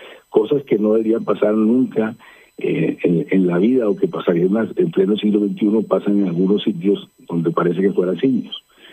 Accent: Barranquilla, Atlántico, Colombia; la haré como barranquillero

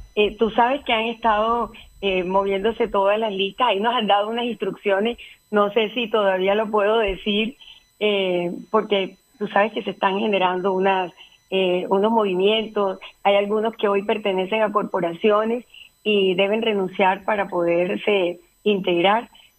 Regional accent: Baranoa, Atlántico, Colombia; yo soy de Baranoa, crecí en Baranoa, estudié en el Colegio de Baranoa, me casé en la iglesia de Baranoa.

